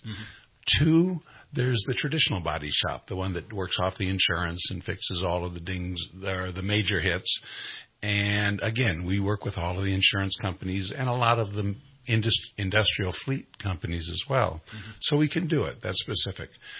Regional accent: Los Angeles, California, United States; now in Redding, United States; I grew up down in Los Angeles, but I've been up here in Redding for the last 10 years.

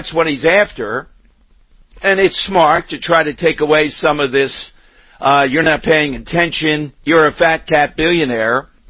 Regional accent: Philadelphia, Pennsylvania, United States; And I'm aggressive and from Philadelphia.

